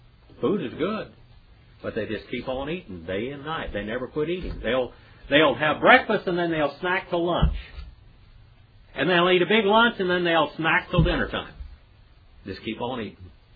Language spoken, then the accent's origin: English; United States; I use a lot of Native American illustrations because I'm an Indian. I'm one of them savages.